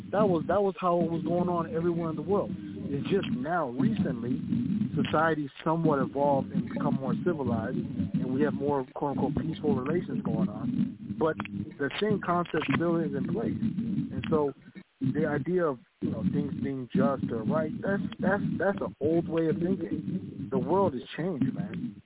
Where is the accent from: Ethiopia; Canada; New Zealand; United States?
Ethiopia; In my home country, we have 5 different ethnic groups in my country. We have the Amhara, the Tigray, the Oromo, and all these different groups over time.